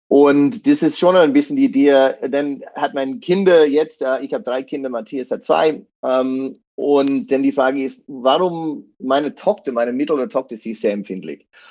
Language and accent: German; Australia; German is a second language; Ich komme aus Australien, man hört es von diesem Akzent bestimmt, oder zumindest kein deutsches Akzent. Ich bin aufgewachsen als Surfer und Segler und Pfadfinder und habe viel Zeit im Freien verbracht.